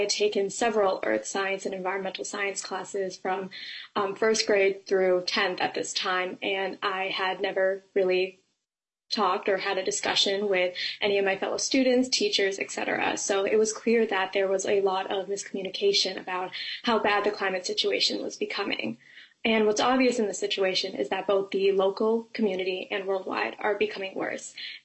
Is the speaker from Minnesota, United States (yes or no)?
yes; Maple Grove, Minnesota, United States; I'm from Maple Grove. I'm a student and youth activist